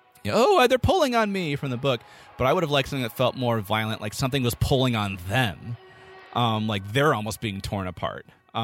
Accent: Florida, United States; Whereas I grew up in Florida

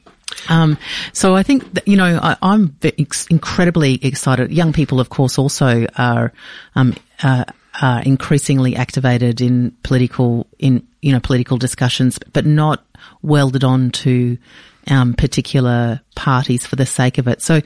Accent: Brisbane, Queensland, Australia; I grew up in Ryan, which is, you know, Indooroopilly, Kenmore in Brisbane.

